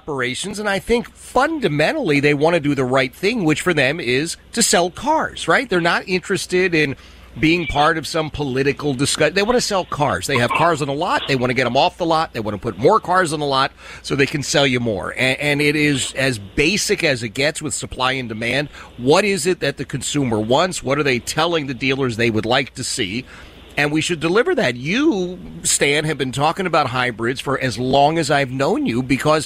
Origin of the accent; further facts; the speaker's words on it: Philadelphia, Pennsylvania, United States; It would resonate with me because I grew up in Philadelphia.